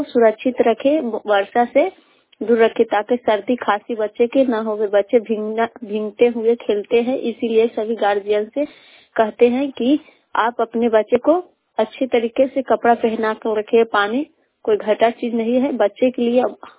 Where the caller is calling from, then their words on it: Bihar, India; ईश्वर प्रखंड जिला नवादा छतिया पंचायत से बोल रही हूँ।